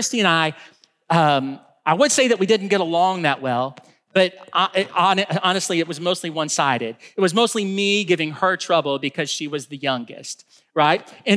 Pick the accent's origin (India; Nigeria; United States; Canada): United States; Taylorville, Illinois; When I was a kid, I grew up in Taylorville, Illinois. It's a small town about 30 minutes outside of Springfield, Illinois.